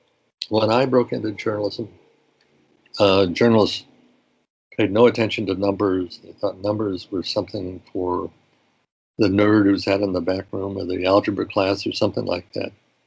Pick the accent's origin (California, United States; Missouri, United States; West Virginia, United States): Missouri, United States; Kansas City; I think I grew up in Kansas City